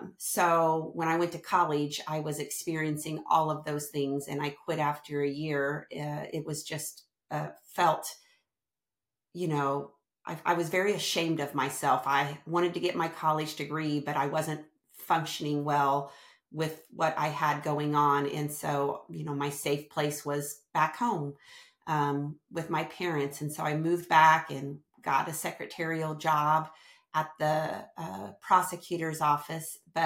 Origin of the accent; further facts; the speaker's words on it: Tell City, Indiana, United States; little bitty city in southern Indiana called Tell City. So I'm right on the Kentucky border if you hear my accent.